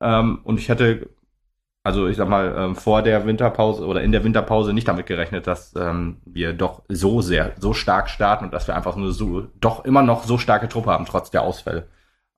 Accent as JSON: {"language": "German", "town": "Meppen", "region": "Lower Saxony", "country": "Germany", "said": "Wir kommen aus Mappen der Stadt an der Ems"}